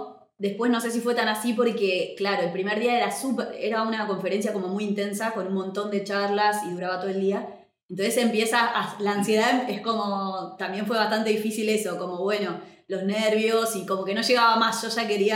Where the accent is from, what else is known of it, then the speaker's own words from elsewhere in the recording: Argentina; la identidad en cuanto a nosotros como latinoamericanos, a nosotros como argentinos